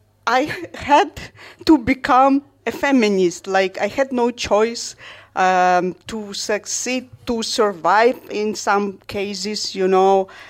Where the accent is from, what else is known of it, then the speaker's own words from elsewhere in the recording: Ukraine; English is a second language; And about feminism, as for me, for example, I'm from Ukraine